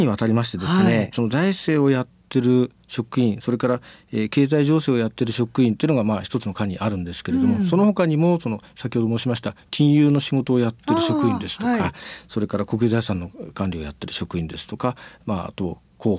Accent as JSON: {"language": "Japanese", "town": "Ueda", "region": "Nagano", "country": "Japan", "lives_now": "Shizuoka, Japan", "said": "あのですね私は長野県の、はい上田というところの出身なんですけれども"}